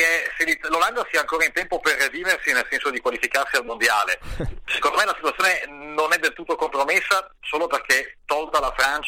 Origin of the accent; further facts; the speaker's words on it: Milan, Lombardy, Italy; da buon milanese mi farebbe molto piacere venirvi a trovare